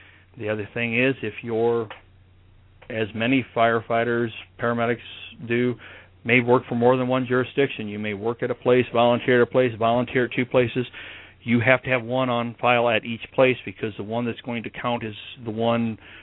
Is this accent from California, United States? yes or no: no; Rock Falls, Illinois, United States; now in St. Louis, United States; I actually, our organization lost a member back in my hometown of Rock Falls, Illinois.